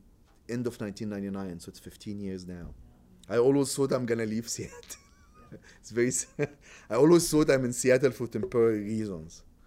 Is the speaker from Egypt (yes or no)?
yes; Cairo, Cairo Governorate, Egypt; I'm from Cairo. I'm like as urban poet as it could get.